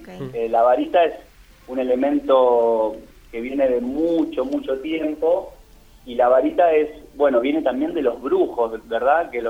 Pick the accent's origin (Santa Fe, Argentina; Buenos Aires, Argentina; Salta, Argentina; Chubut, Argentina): Buenos Aires, Argentina; yo soy de Buenos Aires, zona oeste. Yo vivo en Aedo.